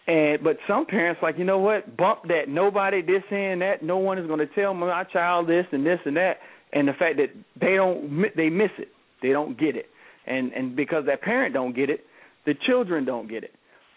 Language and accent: English; Georgia, United States; Because, you know, I'm a country boy. I'm from Georgia.